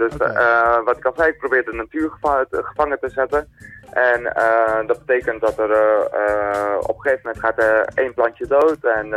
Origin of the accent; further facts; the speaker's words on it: Amsterdam, North Holland, Netherlands; Ik kom zelf natuurlijk uit Amsterdam.